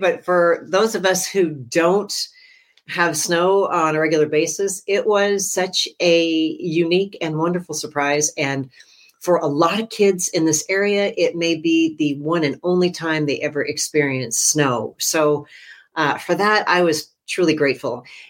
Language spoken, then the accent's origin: English; Phoenix, Arizona, United States; I grew up in Arizona, in the Phoenix area, not Flagstaff, and I have no experience driving in snow.